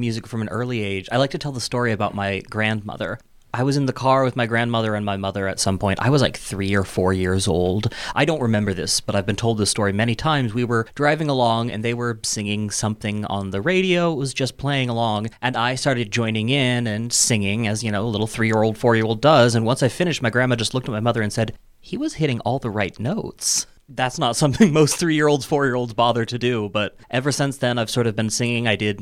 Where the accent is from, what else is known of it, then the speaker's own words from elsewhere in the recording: West Des Moines, Iowa, United States; I'm a performer from the West Des Moines area.